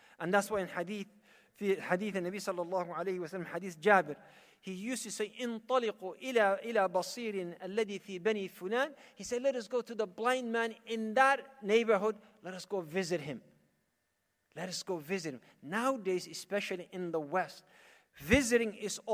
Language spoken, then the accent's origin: English; Saudi Arabia; now in Canada; Back home, I remember when I was growing up in Saudi